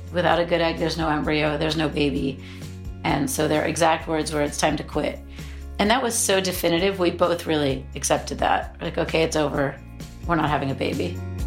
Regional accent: United States; now in London, United Kingdom; We're both American, but we were living in London.

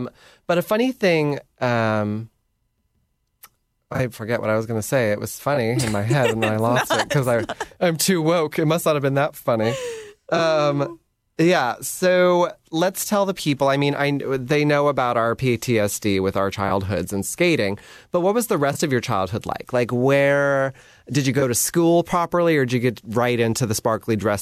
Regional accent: Coatesville, Pennsylvania, United States; born there; So, guys, I was born in Coatesville, Pennsylvania.

